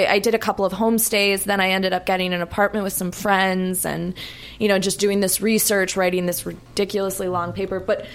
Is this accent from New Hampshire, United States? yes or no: no; Pittsburgh, Pennsylvania, United States; I grew up outside of Pittsburgh, but I went to university in New York, NYU.